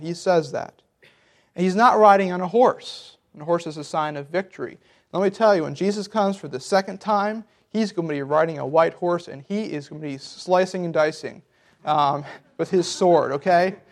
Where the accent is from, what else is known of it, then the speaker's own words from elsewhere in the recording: Guyana; I grew up in Guyana, South America. I spent my teenage years there. If you don't know where that is on the northeast coast of South America.